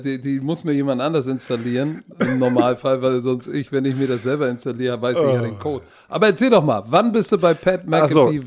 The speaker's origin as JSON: {"language": "German", "region": "Berlin", "country": "Germany", "said": "Ich komme aus Berlin."}